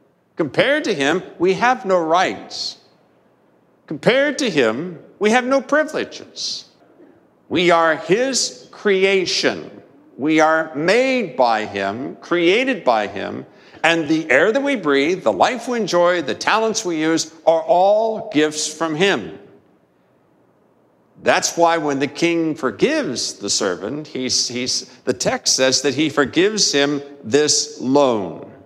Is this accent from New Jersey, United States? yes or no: no; Martinsburg, West Virginia, United States; Growing up in Martinsburg, West Virginia, I had the opportunity to fish a time or two in a large, you wouldn't even call it a lake here, you'd call it a pond